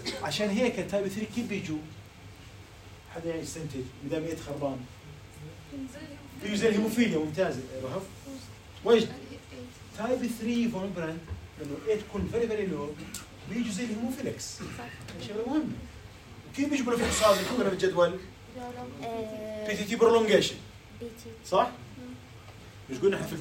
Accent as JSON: {"language": "Arabic", "country": "Jordan", "said": "هذا فاكتور 11 موجود عندنا بالأردن"}